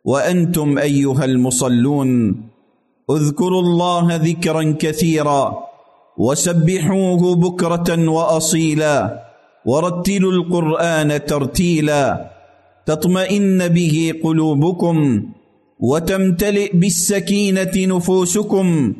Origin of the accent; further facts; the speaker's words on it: United Arab Emirates; أن تجعل بلدنا الإمارات في حرزك وحفظك